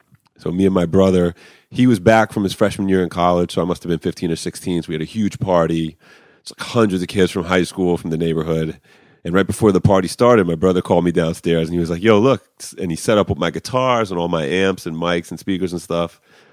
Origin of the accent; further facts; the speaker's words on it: White Plains, New York, United States; I grew up in White Plains, New York, Greenberg, really, which is 20 minutes outside of New York City.